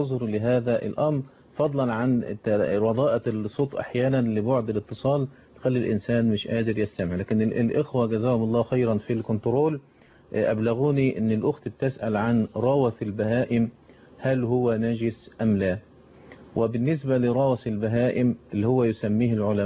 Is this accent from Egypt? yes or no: yes; Egypt; عندنا في مصر هنا